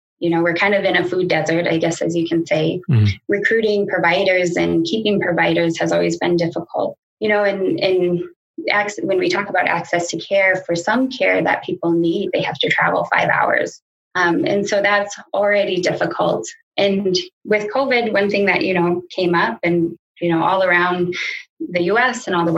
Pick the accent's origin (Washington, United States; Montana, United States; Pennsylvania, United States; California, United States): Montana, United States; Poplar; I grew up in Poplar, Montana, and basically lived here my whole life with the exception of when I attended Crown.